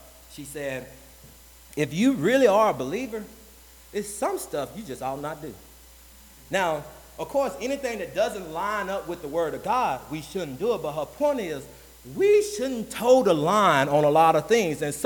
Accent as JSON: {"language": "English", "region": "the South", "country": "United States", "tie": "born or raised there", "said": "With me growing up in the South, I think my family would say different, but I feel like I grew up in a hellfire brimstone church."}